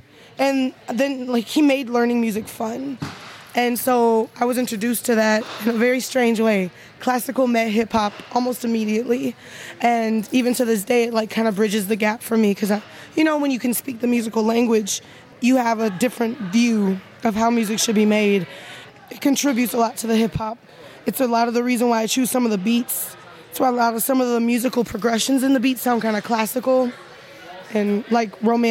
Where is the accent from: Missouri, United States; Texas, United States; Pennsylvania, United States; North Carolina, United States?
Texas, United States; Houston; also born or lived in Detroit; now in Minnesota, United States; I'm from Houston, Texas. What brought you? I'm born in Detroit, but...